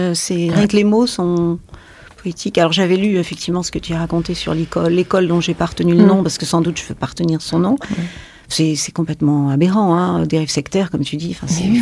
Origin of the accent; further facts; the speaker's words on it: France; Mais je veux dire, chez nous, en France, il y en a.